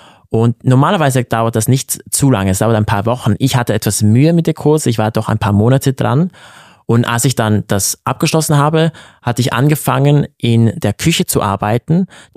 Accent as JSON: {"language": "German", "town": "Basel", "region": "Basel-Stadt", "country": "Switzerland", "tie": "born or raised there", "said": "Als ich aufgewachsen bin in Basel"}